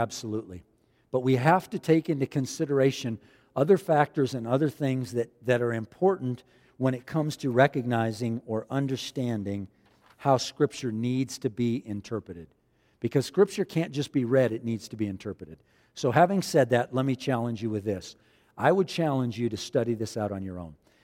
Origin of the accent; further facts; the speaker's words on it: Glendale, California, United States; born there; I was born in Glendale, California.